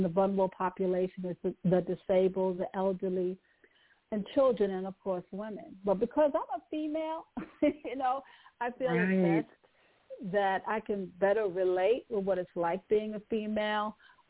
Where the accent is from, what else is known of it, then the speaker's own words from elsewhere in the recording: New York City, New York, United States; moved away as an adult; now in Atlanta, United States; I'm based out of Atlanta, Georgia, but I was originally reared in New York City. So I escaped from New York about 30 years ago.